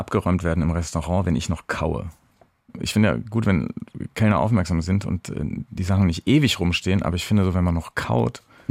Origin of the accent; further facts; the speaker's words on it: Munich, Bavaria, Germany; Ich bin in München aufgewachsen, in Trudering